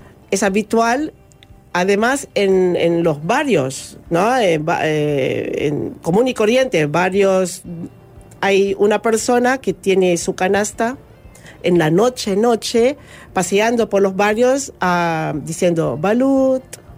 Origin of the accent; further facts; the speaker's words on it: Philippines; Spanish is a second language; now in Uruguay; nosotros acá somos algunos filipinas casadas con uruguayos